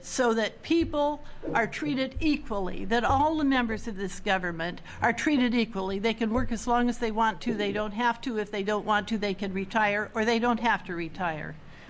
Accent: St. Helens, Oregon, United States; because I was raised in St. Helens in a parochial school

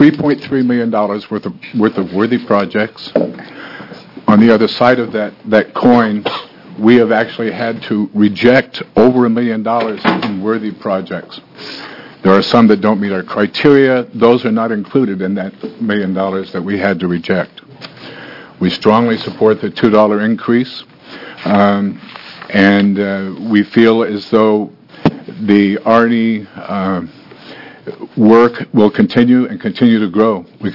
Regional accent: Grants Pass, Oregon, United States; I'm from Grants Pass, and I am one of the sport fishing representatives on the R&E board

